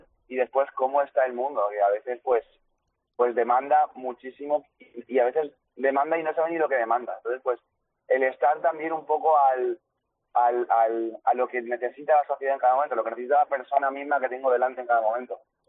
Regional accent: Alicante, Valencian Community, Spain; Soy de la parroquia de Benalúa, uh-huh, una parroquia de barrio de ahí de Alicante.

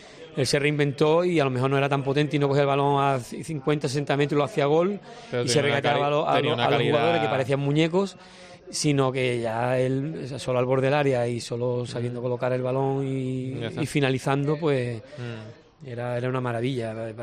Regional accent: Málaga, Andalusia, Spain; born there; soy malagueño de nacimiento y cañadilla de adopción.

